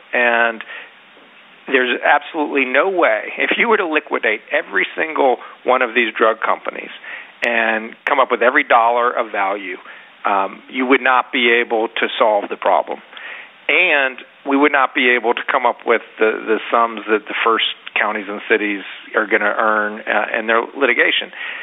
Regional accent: North Carolina, United States; I've seen it here, even in my home state of North Carolina.

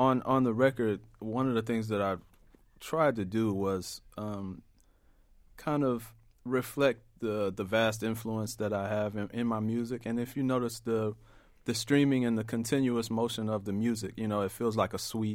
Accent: Houston, Texas, United States; I grew up in Houston, Texas.

